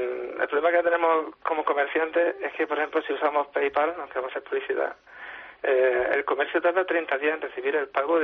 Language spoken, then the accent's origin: Spanish; Spain; siendo español